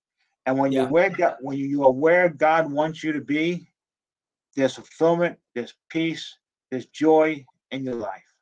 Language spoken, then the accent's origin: English; New Jersey, United States; because I grew up in New Jersey, I was a Giants fan.